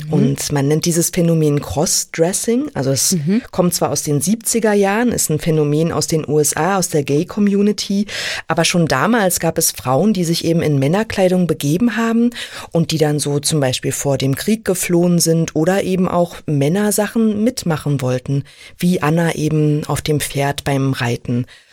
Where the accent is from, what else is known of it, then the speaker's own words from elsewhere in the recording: Brandenburg, Germany; Da musste ich auch erst als Brandenburgerin nachschauen.